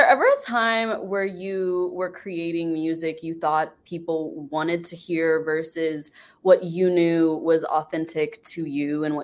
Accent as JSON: {"language": "English", "region": "North Carolina", "country": "United States", "said": "I'm from North Carolina, so like Sweet Tea is our thing."}